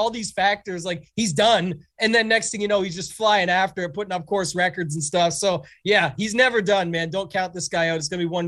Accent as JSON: {"language": "English", "country": "Canada", "said": "Obviously, being Canadian"}